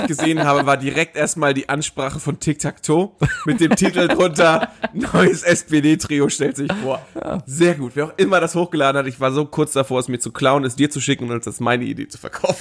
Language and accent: German; Northern Germany, Germany; Ja, ich komme ja auch eher aus dem Norden